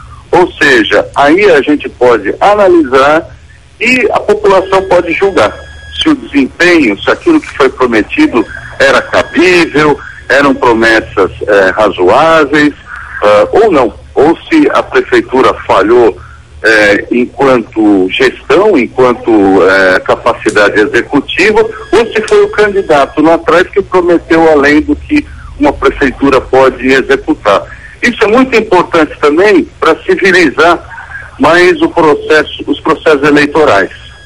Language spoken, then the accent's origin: Portuguese; São Paulo, Brazil; Eu nasci na região de Santana, na Zona Norte, e hoje eu moro na região de Pinheiros.